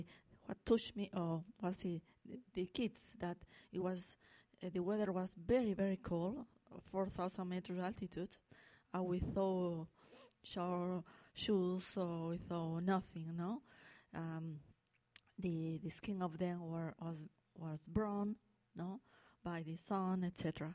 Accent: Peru; English is a second language; from Peru. Well, since my childhood, I travel a lot, especially into Peru, and to Andean region, to the altitude, Puno, things like that, places like that.

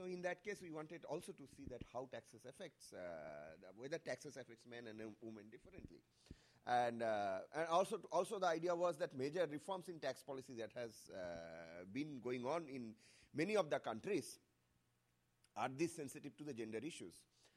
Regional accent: India; And I am from India, and there are five other countries.

